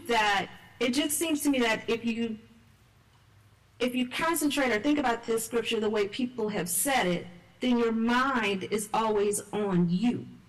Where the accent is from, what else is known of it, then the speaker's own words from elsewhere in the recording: New Orleans, Louisiana, United States; New Orleans, Louisiana.